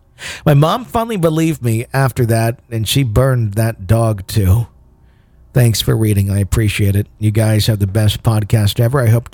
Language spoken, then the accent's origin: English; Idaho, United States; So I'm from Idaho and was around 8 years old at the time.